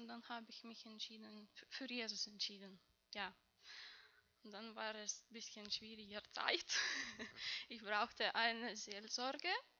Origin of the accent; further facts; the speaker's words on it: Lithuania; now in Mannheim, Germany; Ich komme aus Litauen.